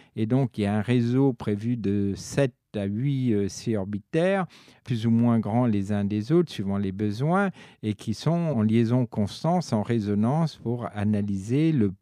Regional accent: Paris, Île-de-France, France; born there; also born or lived in Africa; Je suis quasiment né en Afrique, je suis né à Paris, mais à 6 mois, j'étais en Afrique, en brousse.

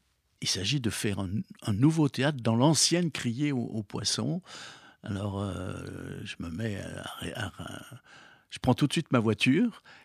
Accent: Lyon, Auvergne-Rhône-Alpes, France; puisque je suis lyonnais, je suis né à la Croix-Rousse, dans le 4e arrondissement, on ne peut pas être plus lyonnais

